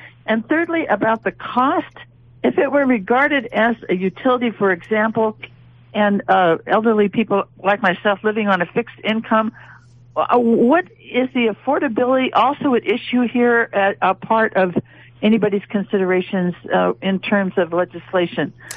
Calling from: Sierra County, California, United States; I'm calling from Sierra County

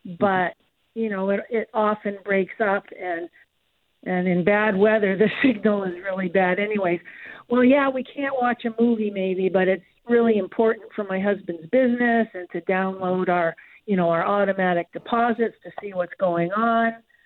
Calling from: St. George, Maine, United States; I'm not far from Owlshead, so I have terrible service also.

